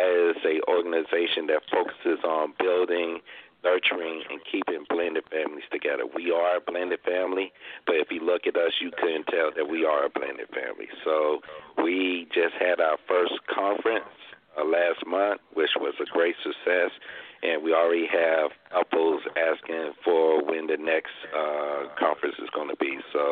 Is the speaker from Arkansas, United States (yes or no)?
yes; Pine Bluff, Arkansas, United States; moved away; I am currently originally from Pine Bluff, Arkansas, and I moved here to the area around 2000.